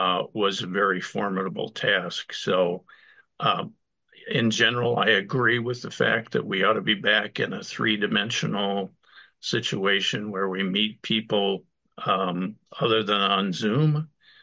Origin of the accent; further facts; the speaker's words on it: Illinois, United States; So, Nick, in my home state of Illinois, you're next to provide some comments or questions.